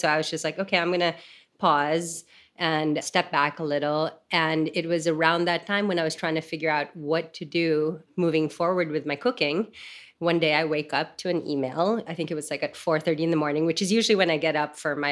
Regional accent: Manila, Metro Manila, Philippines; I mean, I grew up in Manila. I obviously grew up watching you on TV

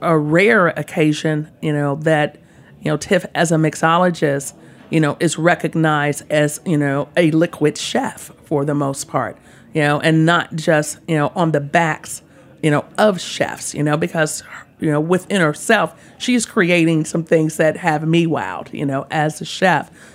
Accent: the South, United States; We're from the South, you know, and we are minorities all the way in this particular industry.

